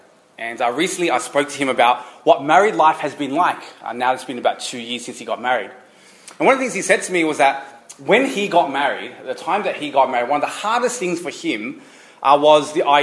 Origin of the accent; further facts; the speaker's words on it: Australia; not being at home, not being in my home country of Australia